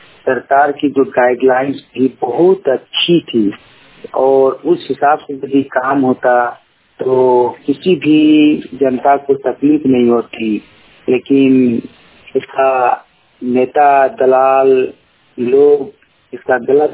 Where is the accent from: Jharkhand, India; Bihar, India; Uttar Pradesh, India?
Jharkhand, India; Kasma; ग्राम कस्मा शक्ति पंचायत कस्मा जिला बोकारो का रहने वाला हूँ।